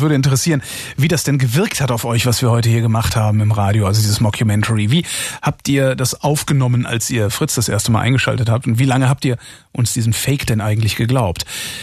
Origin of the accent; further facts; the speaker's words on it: western Germany, Germany; Nee, ich komme vom Land. Ich komme aus dem Westen vom Land.